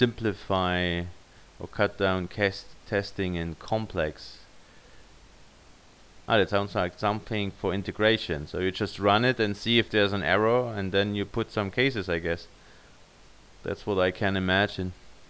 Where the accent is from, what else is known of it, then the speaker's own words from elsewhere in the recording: United States; Wait, of course I'm American.